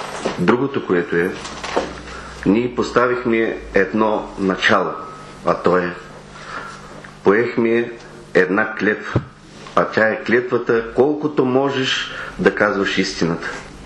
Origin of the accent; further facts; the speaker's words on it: Veliko Tarnovo Province, Bulgaria; съм от Великотърновския край.